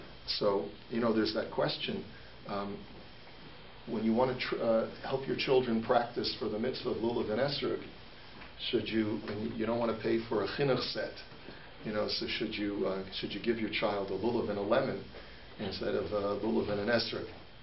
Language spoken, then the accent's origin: English; California, United States; because I'm from California